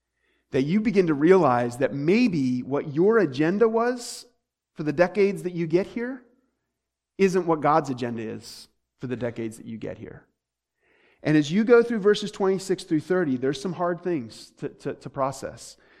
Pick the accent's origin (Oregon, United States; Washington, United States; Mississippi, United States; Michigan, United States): Michigan, United States; we're from Michigan.